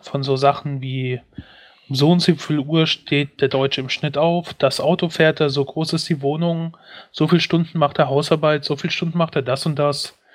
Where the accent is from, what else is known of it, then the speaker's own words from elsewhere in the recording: Germany; Also ich gucke gerne als Deutscher, wie das Ausland die Deutschen betrachtet.